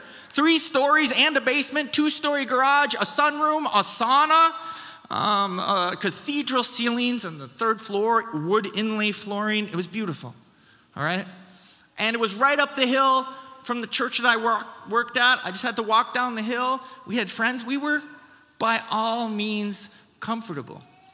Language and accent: English; Wisconsin, United States; moved away; I tell people, I came here from Wisconsin. I told you, came here from Wisconsin 5.5 years ago from the United States.